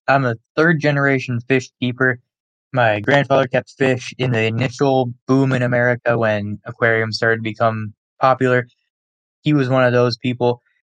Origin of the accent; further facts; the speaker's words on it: Arizona, United States; I'm from Arizona, and I'm a biology student.